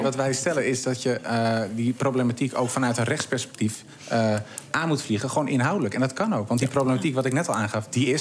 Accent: Almere, Flevoland, Netherlands; Ik kom zelf uit Almere. Nou, dat is natuurlijk een stad waar de PVV de grootste partij is in de gemeenteraad.

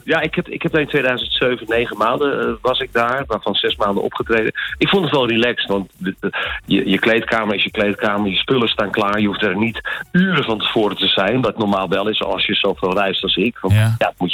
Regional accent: Netherlands; Ja, ik ben echt een Nederlander wat dat betreft.

